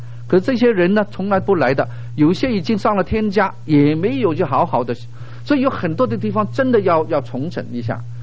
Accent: Hong Kong; now in United States; 从香港，我是从香港来美国啊

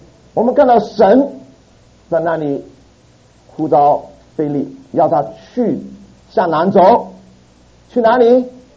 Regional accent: Hong Kong; 所以我们回到香港去见我们父母家人。

